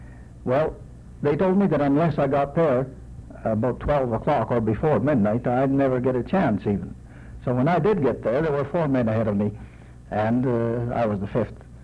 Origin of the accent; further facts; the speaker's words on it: Winnipeg, Manitoba, Canada; He asked me where I was from, and said I told him that I came from Winnipeg, and he looked at me.